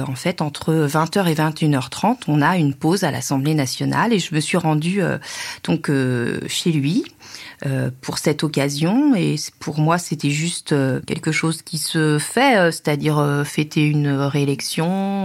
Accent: Guérande, Pays de la Loire, France; born there; Je suis née à Guérande, donc je suis élue dans la circonscription où je suis née. Donc Guérande, c'est à 5 km de la Baule.

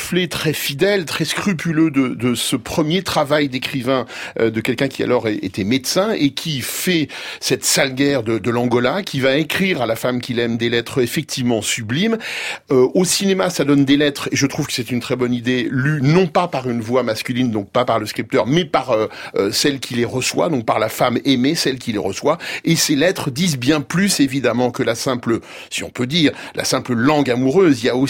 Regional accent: France; est-ce que c'est parce que nous sommes français et qu'on connaît mal cet épisode espagnol ?

